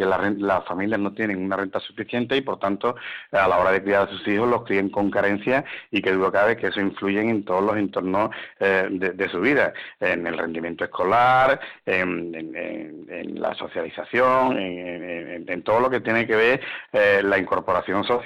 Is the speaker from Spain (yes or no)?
yes; Spain; nuestra calidad de vida como españoles ha mejorado pues más que en ninguna otra época de la historia